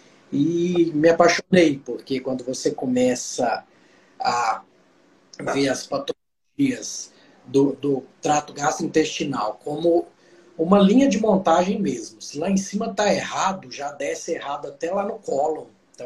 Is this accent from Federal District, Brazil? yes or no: yes; Brasília, Federal District, Brazil; eu sou de Brasília, atualmente meio a meio, metade Brasília, metade Mineiros, no interior do Goiás.